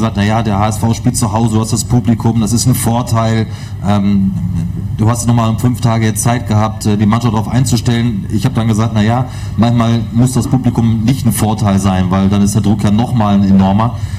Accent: North Rhine-Westphalia, Germany; born there; So als gebürtiger aus Westfale fand ich es auch nicht so schlecht.

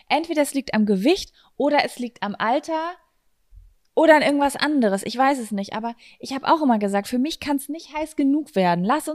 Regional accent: Lübbecke, North Rhine-Westphalia, Germany; now in Berlin, Germany; Ich bin gestern von meinem Elternhaus aus Lübbecke hierher wieder nach Berlin gekommen

